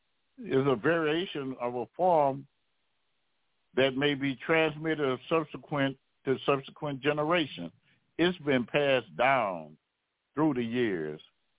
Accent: Louisiana, United States; I'm from Louisiana, so when I speak on these terms, I'm saying something.

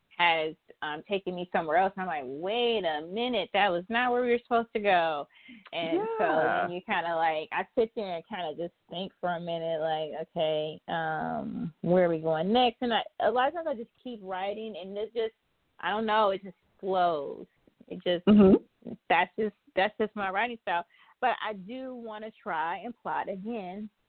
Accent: Detroit, Michigan, United States; I'm from Detroit, and so we had Mexican Village or something, and we used to go down there and hang out

